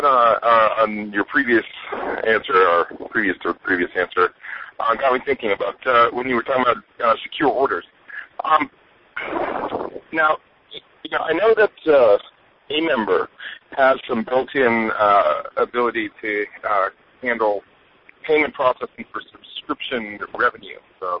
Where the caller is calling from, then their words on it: Boston, Massachusetts, United States; also born or lived in San Francisco; I'm actually calling from Boston, but I brought my cell phone with me here from San Francisco when I moved.